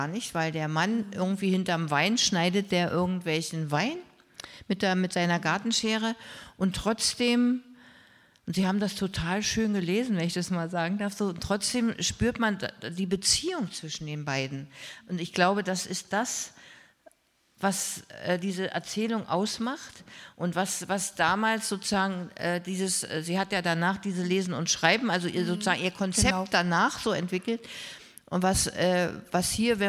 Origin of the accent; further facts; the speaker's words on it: East Germany, Germany; born there; ich als geborene Ostdeutsche